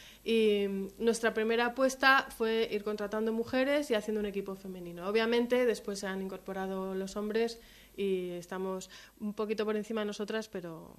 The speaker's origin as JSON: {"language": "Spanish", "town": "Madrid", "region": "Community of Madrid", "country": "Spain", "tie": "born or raised there", "lives_now": "Lugo, Spain", "said": "me crié en Madrid, pero siempre he ido con el título de gallega por el mundo."}